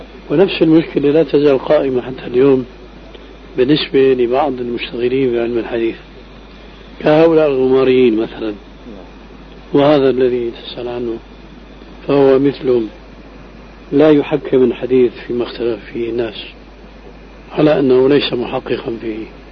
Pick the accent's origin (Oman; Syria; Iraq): Syria; هذا قديم وظاهر كما يقولون عندنا في الشام